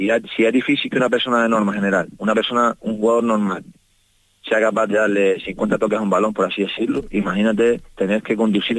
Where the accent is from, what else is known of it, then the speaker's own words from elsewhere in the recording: Canary Islands, Spain; Yo soy el único canario que lleva yendo desde 2013